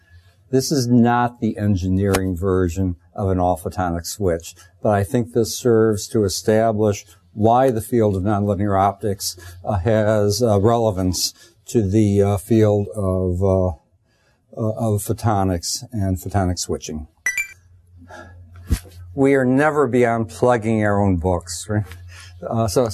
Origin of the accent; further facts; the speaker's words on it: United States; I am American, so I'll be crass.